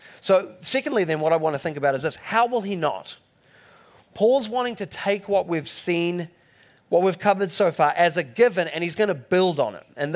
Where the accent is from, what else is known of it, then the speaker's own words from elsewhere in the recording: New Zealand; I'm here from New Zealand, I'm in Oklahoma, enjoying it so far